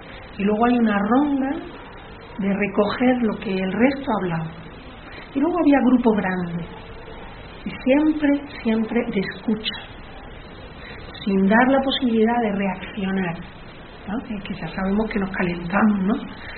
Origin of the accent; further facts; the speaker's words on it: Andalusia, Spain; yo que soy andaluza